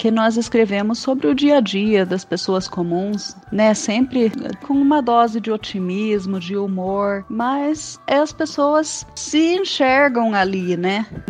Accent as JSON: {"language": "Portuguese", "region": "São Paulo", "country": "Brazil", "tie": "born there", "lives_now": "São João da Boa Vista, Brazil", "said": "eu nasci em São Paulo, mas atualmente moro em São João da Boa Vista, que fica próximo à divisa com Minas Gerais, bem na Serra da Mantiqueira, né?"}